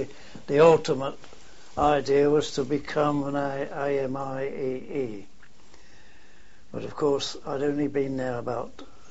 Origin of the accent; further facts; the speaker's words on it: Lambeth, London, United Kingdom; born there; I was born in Lambeth, London, in the 9th of March, 1897.